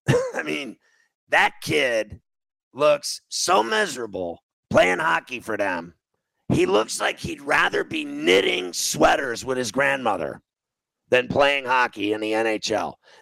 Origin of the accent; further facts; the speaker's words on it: Pittsburgh, Pennsylvania, United States; also born or lived in Chicago; when I grew up in Chicago and Pittsburgh, as a little kid in Chicago, and then the rest of my life I've lived in Pittsburgh